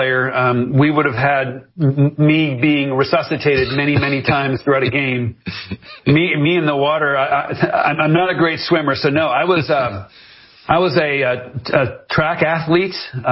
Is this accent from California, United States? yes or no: yes; Inglewood, California, United States; born there; I was born in Inglewood, California.